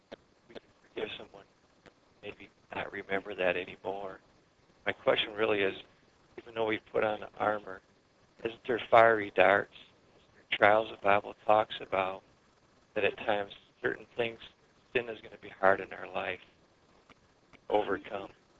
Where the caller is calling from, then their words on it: Lapeer, Michigan, United States; I'm from Lapeer, Michigan.